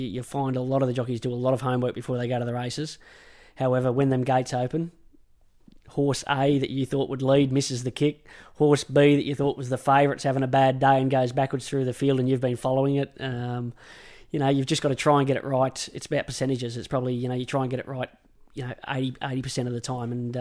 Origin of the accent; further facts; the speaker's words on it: Queensland, Australia; Yeah, I'm a Queenslander. I'm a passionate Queenslander